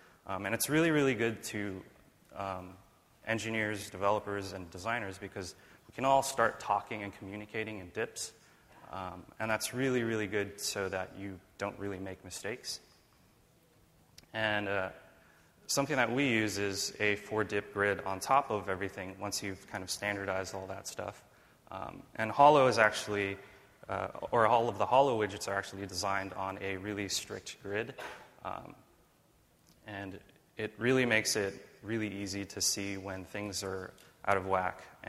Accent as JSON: {"language": "English", "country": "United States", "said": "It's really hard for me because I'm an American."}